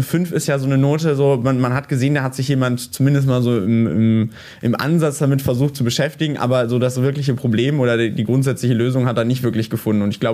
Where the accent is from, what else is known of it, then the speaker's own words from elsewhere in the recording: North Rhine-Westphalia, Germany; ich komme ja aus Nordrhein-Westfalen